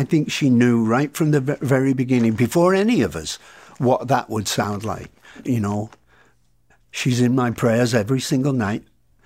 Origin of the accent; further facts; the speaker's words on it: England, United Kingdom; I said, I'm English.